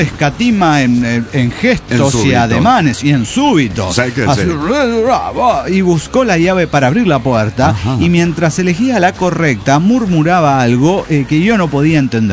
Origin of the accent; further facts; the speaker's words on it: Mendoza, Argentina; now in Valencia, Spain; Escribo desde Valencia, España, en donde vivo con mi familia desde hace 17 años. Bueno, desde el 2000 vinimos de Mendoza, Argentina.